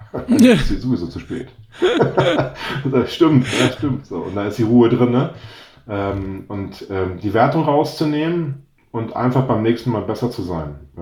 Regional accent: North Sea coast, Germany; Also ich bin ja an der Nordseeküste aufgewachsen

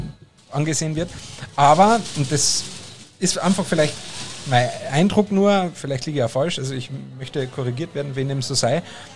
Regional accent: Austria; in Österreich, also in meiner Heimat, ist ein Leberkäse eine Riesennummer.

